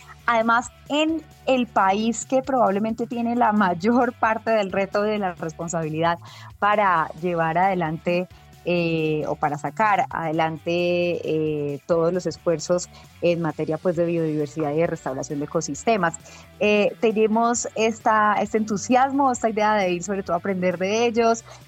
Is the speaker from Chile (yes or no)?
no; Colombia